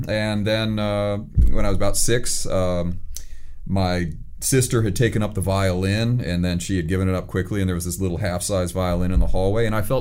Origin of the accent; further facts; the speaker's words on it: East Lansing, Michigan, United States; born there; So I was born in East Lansing, Michigan. My parents both taught at Michigan State University, so I came out of a kind of an academic environment